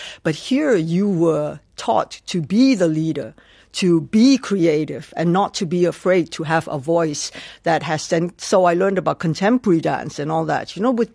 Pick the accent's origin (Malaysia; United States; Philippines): Malaysia; English is a second language; now in London, United Kingdom; Because I come from Malaysia